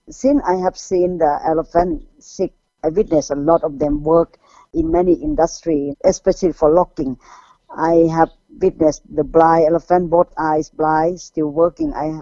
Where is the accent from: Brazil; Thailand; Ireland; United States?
Thailand; English is a second language; I have experience that is to witness about elephants since I'm young.